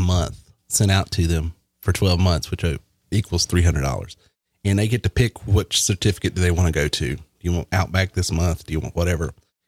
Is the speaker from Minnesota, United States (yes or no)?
no; Marietta, Georgia, United States; My hometown. I'm actually from Marietta.